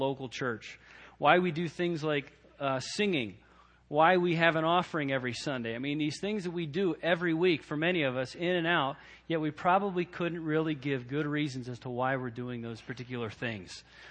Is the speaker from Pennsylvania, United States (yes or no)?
yes; Pen Argyl, Pennsylvania, United States; As a child, I attended my hometown Methodist church. I grew up in a small town called Penargyl, Pennsylvania. You can see into New Jersey from Penargyl, so it's very close to New Jersey.